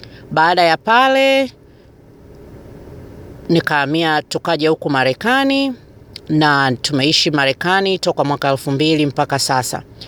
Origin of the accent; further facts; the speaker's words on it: Morogoro, Tanzania; nimezaliwa na kukulia Morogoro.